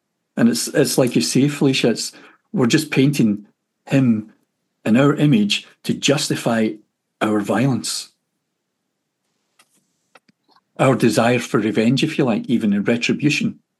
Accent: Scotland, United Kingdom; I grew up in the Roman Catholic Church here in Scotland

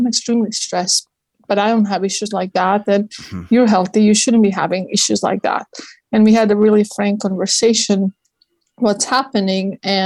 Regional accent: Split, Split-Dalmatia County, Croatia; English is a second language; I was born in Split, and I lived here for 18 years of my life.

